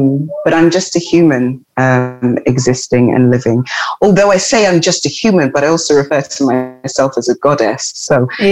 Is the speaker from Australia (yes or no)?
no; London, United Kingdom; I grew up in London. That's the physical place that I inhabited, and in a house with, you know, parents and a sibling at first and cousins and extended family